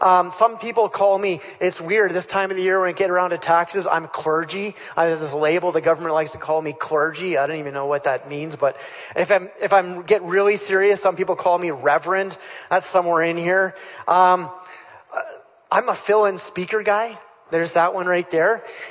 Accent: Canada; I try to call myself a Jesus follower now. Try to eliminate Christian if I can. I'm Canadian.

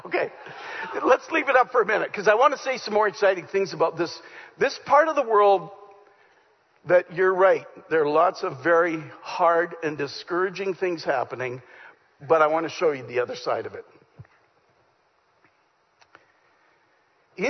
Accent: Saskatchewan, Canada; when I was a kid, growing up in Saskatchewan, we were introduced to a brand new ethnic food.

